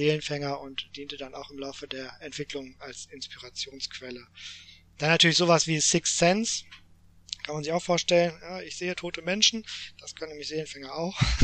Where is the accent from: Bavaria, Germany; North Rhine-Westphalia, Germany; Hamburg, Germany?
Hamburg, Germany; Ich meine, ich komme aus Hamburg.